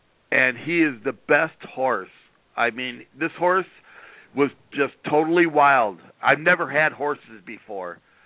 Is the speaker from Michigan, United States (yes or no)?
yes; New Boston, Michigan, United States; New Boston, Michigan.